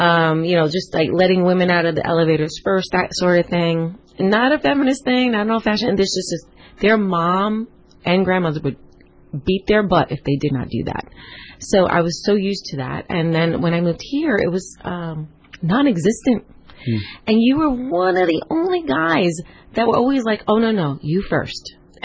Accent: East Coast, United States; now in California, United States; I'm from the East Coast.

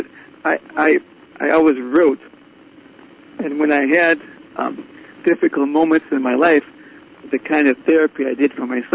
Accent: Israel; I'm from Israel and I like Hebrew

